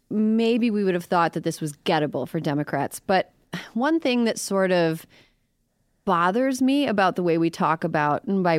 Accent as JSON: {"language": "English", "region": "Wisconsin", "country": "United States", "said": "Like, I'm from Wisconsin, and I think I've asked my mom to call Senator Ron Johnson's office"}